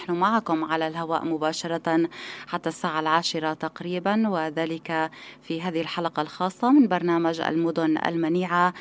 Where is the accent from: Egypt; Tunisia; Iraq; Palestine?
Palestine; لنتحدث قليلا عن أين نحن كفلسطينيين